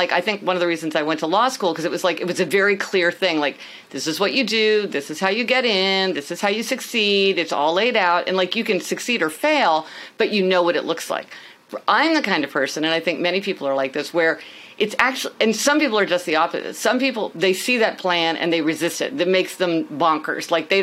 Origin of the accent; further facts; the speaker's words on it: Kansas City, Missouri, United States; Well, I am actually from Kansas City. This is my grandparents who live in North Platte, Nebraska. But still, Kansas City is far from New York City. So I came east to go to college.